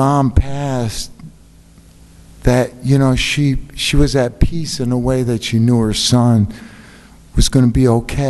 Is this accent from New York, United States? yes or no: yes; New York, United States; somebody I grew up with in New York